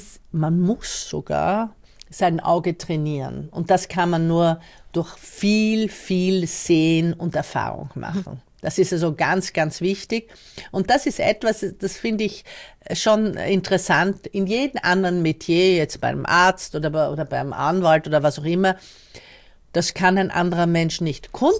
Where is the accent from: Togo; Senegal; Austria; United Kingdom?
Austria; now in United States; Ich war aus Österreich